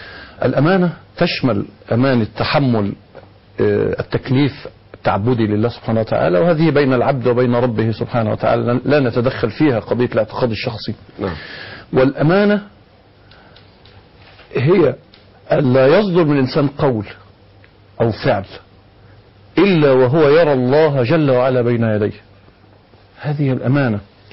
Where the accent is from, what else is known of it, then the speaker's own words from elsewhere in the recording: Egypt; بيننا كمصريين